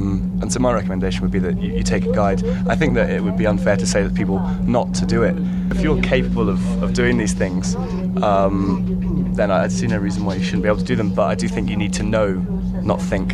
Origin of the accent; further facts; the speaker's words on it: Edinburgh, Scotland, United Kingdom; now in Val d'Isère, France; I'm 27. I'm from Edinburgh in Scotland, and I've been living in Val d'Isère for the last 4 years.